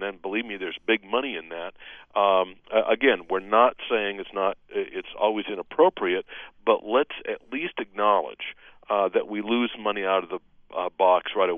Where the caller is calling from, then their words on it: Sacramento, California, United States; I'm calling Warren from Sacramento